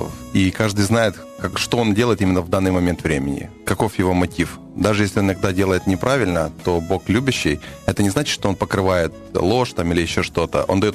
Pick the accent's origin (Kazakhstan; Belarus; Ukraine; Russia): Ukraine; Vinnytsia Oblast; moved away; Родом я с Винницкой области и приехал в Киев учиться, в железнодорожный университет.